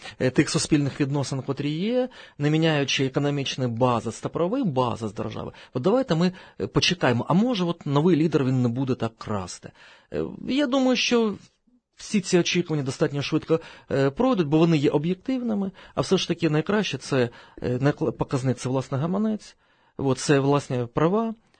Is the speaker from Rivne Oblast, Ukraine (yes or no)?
no; Donetsk, Donetsk Oblast, Ukraine; now in Kyiv, Ukraine; Це, я кажу, між іншим, як корінний донеччанин. Я живу в Києві не так вже багато.